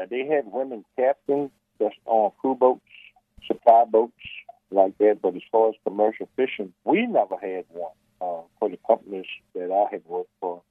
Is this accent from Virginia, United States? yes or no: yes; Kilmarnock, Virginia, United States; Well, I can go back as far as to growing up in Lancaster County, going to Kilmonnock, walking around town, going into the drugstores